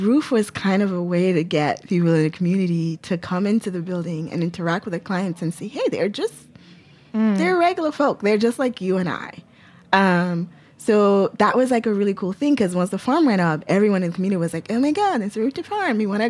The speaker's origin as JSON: {"language": "English", "region": "Lagos", "country": "Nigeria", "tie": "born or raised there", "said": "I grew up in Lagos, which is like a city."}